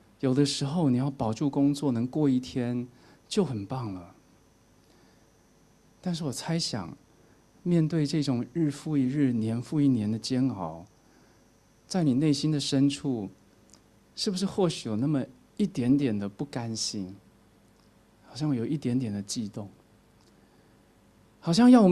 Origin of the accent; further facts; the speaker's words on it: Taiwan; 因为我是在台湾出生长大的，想起小时候听到的那些台湾的那些曲调